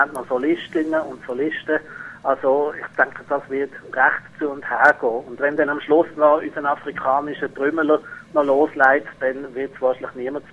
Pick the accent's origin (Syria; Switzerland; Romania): Switzerland; sondern auch wir als Schweizer und Schweizerinnen können uns da in eine multikulturelle Gesellschaft probieren zu integrieren.